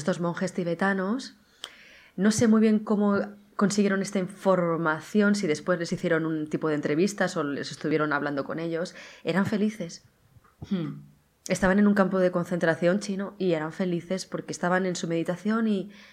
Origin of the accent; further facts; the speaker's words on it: Alicante, Valencian Community, Spain; now in Madrid, Spain; yo soy de Alicante, también como Marta, sí, pero ahora vivo en Madrid, que también me encanta Madrid, de decirlo, soy como madrileña de adopción.